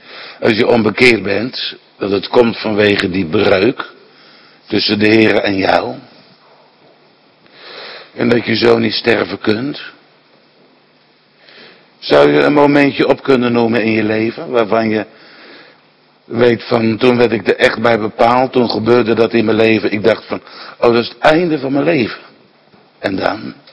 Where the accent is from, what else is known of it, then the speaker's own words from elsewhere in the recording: Scheveningen, South Holland, Netherlands; born there; now in Waddinxveen, Netherlands; Als ik denk aan mijn geboorteplaats Scheveningen, waar ik geboren ben. En na verloop van tijd verhuisd naar Waddinxveen